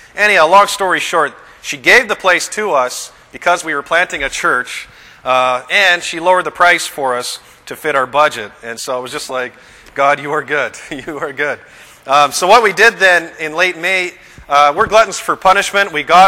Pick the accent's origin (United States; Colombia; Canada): Canada; and I'm from Canada A, a little ways north.